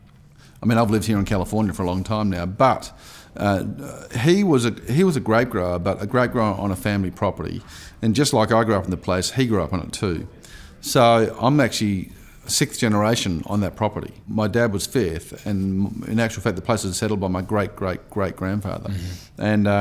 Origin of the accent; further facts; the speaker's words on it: South Australia, Australia; I grew up in the Barossa Valley in South Australia, which of course is one of the very old districts of Australia, or wine growing districts, and I guess probably today the most recognised wine district. And I grew up on an old vineyard